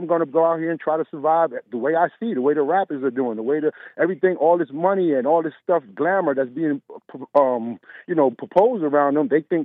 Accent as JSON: {"language": "English", "town": "Bronx", "region": "New York", "country": "United States", "tie": "born or raised there", "said": "I know the same block where I grew up in the Bronx, and I'm 50 years old. The same block that I grew up on is still poor."}